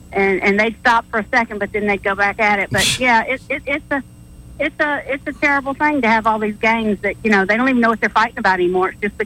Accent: Selma, Alabama, United States; I'm a teacher. I'm from Selma. I taught for many years in Selma.

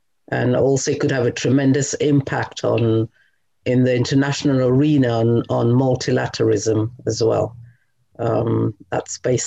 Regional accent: London, United Kingdom; I grew up in London

